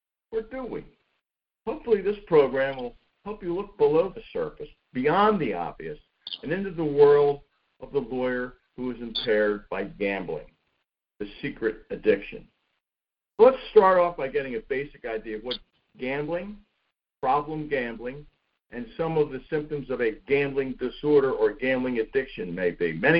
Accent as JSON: {"language": "English", "region": "Pennsylvania", "country": "United States", "said": "As I mentioned, I'm from Pennsylvania"}